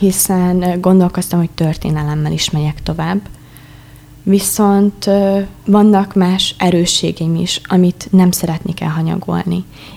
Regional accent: Kállósemjén, Szabolcs-Szatmár-Bereg, Hungary; Kálóseményből jöttem, és azon belül újszülőskertben élek. Ugye ez egy tanya, nagyon csöndes hely, igazából szeretek ott lakni. Szüleimmel és az egyik bátyámmal élek ott.

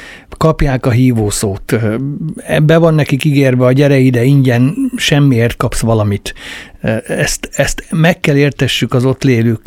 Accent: Hungary; Kicsit hasonlítanám ahonnan én jöttem faluról, a régi falusi Magyarországra is.

